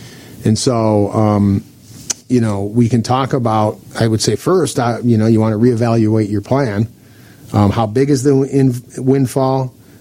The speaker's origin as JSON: {"language": "English", "region": "Michigan", "country": "United States", "tie": "born or raised there", "said": "I'm originally born and raised near Detroit, so I'm a Lions fan."}